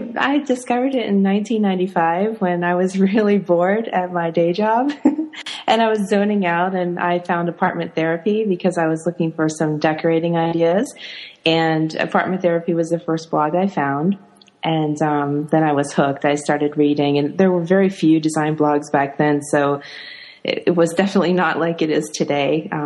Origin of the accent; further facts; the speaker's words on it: United States; now in Germany; I'm an American writer and design consultant, but I'm living in Germany at the moment.